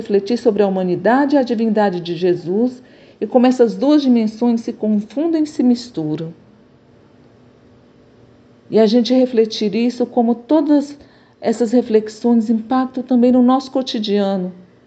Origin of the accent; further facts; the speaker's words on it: Fortaleza, Ceará, Brazil; mulher negra, cis, e sou de Fortaleza, no Ceará.